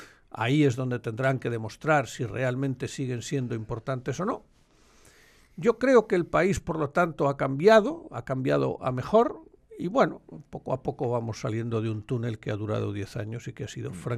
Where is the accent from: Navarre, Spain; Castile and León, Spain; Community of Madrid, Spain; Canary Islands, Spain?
Community of Madrid, Spain; Madrid; yo soy de Madrid, y mi trabajo es defender y proteger a todo el país y representarlo.